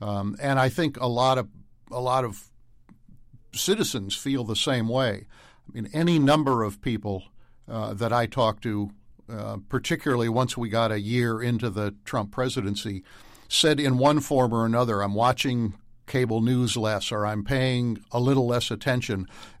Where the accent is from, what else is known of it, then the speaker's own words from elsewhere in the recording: Midwest, United States; I grew up in the Midwest, so I have a sense of what that is like.